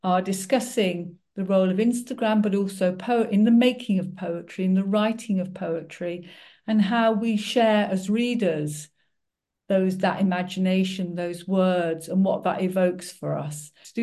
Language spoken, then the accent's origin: English; Netherlands; also born or lived in Guernsey / England; my father's Dutch, my mother's English, and I was born in the Channel Islands in Guernsey. And sort of up till I was about 11, I was kind of living in Netherlands, in the Netherlands for part of the time, and in England for another part of the time.